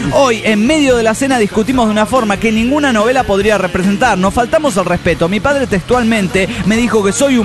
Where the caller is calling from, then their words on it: Bucaramanga, Santander, Colombia; de Bucaramanga, Colombia.